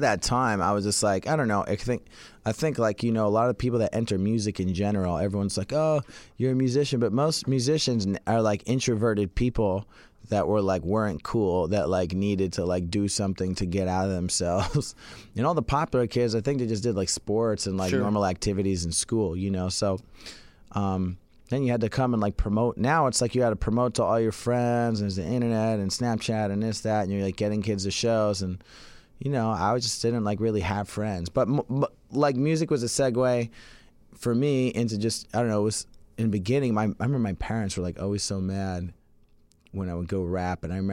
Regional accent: New Jersey, United States; now in Los Angeles, United States; So I'm from New Jersey, but I moved to L.A. just a few years ago, and now I live in Koreatown, Los Angeles.

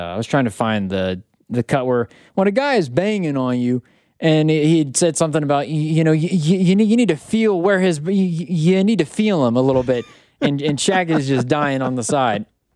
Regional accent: Indianapolis, Indiana, United States; Born and raised in Indianapolis, baby.

